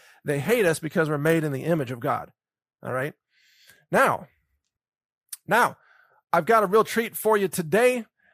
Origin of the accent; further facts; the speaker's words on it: Texas, United States; And I can say that because I'm a Texan.